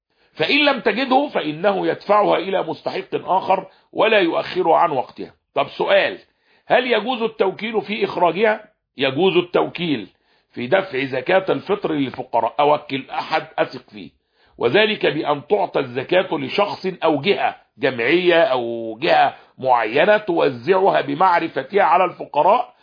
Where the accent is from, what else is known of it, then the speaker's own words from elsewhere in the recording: Egypt; ما فيش حد عندنا في مصر بياكل اقط، فيش حد عندنا في مصر بياكل في العيد تمر